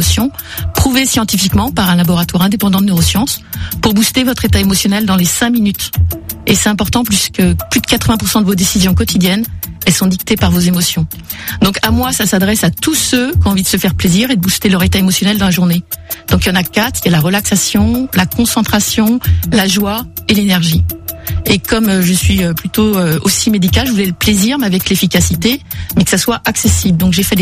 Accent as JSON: {"language": "French", "region": "Brittany", "country": "France", "said": "Moi, je suis bretonne, donc ça me parle beaucoup."}